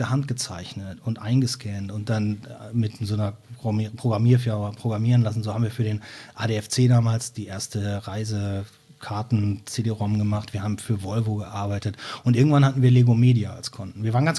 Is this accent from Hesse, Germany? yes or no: no; Cologne, North Rhine-Westphalia, Germany; die ich als Kölner natürlich so nicht mitbekommen habe in ihren Anfängen